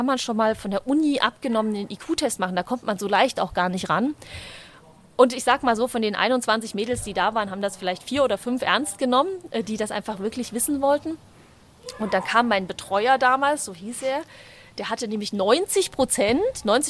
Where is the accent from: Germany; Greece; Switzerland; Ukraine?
Germany; Saxony; accent: Saxon; Da habe ich mit meinem schönen sächsischen Akzent gesagt